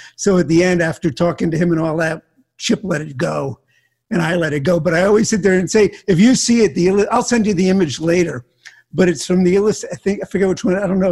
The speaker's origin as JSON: {"language": "English", "town": "Miami", "region": "Florida", "country": "United States", "tie": "born or raised there", "also_born_or_lived": "Newark, New Jersey", "said": "I grew up in Miami. I was born in Newark, New Jersey, where, you know, born in Newark and then actually couldn't stand the weather. And when I was about two, we moved down to Florida and then moved around."}